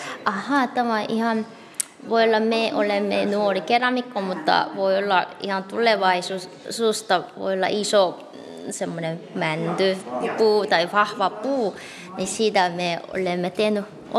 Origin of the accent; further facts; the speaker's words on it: Seoul, South Korea; Finnish is a second language; now in Finland; minä olen Soulista